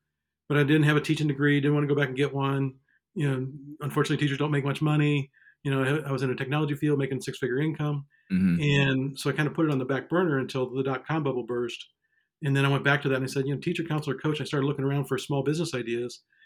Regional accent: Iowa, United States; I grew up in Iowa, followed a girl to Des Moines

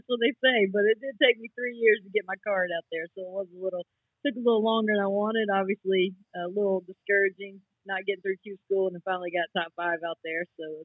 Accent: Myrtle Beach, South Carolina, United States; It was just I grew up in Myrtle Beach area, so you kind of have to play golf.

